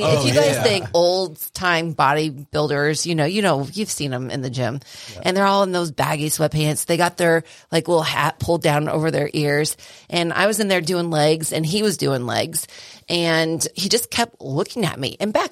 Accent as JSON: {"language": "English", "region": "Illinois", "country": "United States", "said": "So we're originally from Illinois. I'm from like a small town of 600 people, so no one even knows."}